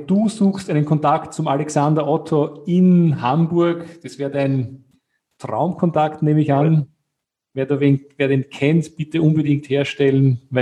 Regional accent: Austria; sagen wir bei uns in Österreich.

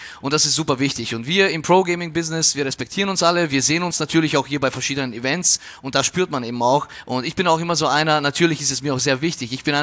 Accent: Austria; now in Germany; dass du maturierst, sagt man bei uns in Österreich, ja, hier ist es halt Abitur machst

